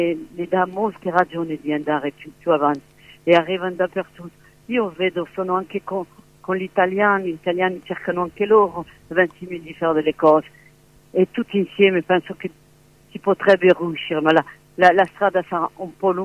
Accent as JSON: {"language": "Italian", "town": "Nice", "region": "Provence-Alpes-Côte d'Azur", "country": "France", "second_language": "Italian", "said": "Io sono di Nizza"}